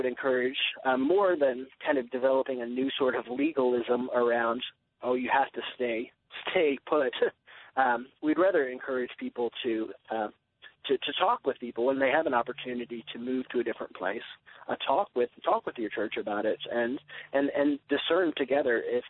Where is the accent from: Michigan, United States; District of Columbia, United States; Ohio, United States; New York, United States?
District of Columbia, United States; Washington; the church that I grew up in the Washington, D.C. area